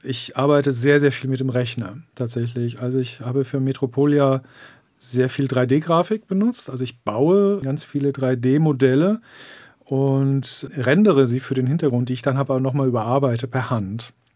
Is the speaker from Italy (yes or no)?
no; Frankfurt, Hesse, Germany; now in Berlin, Germany; Ich komme ja aus Frankfurt am Main und das ist halt eine sehr viel Business, sehr viel Finanz und Hektik.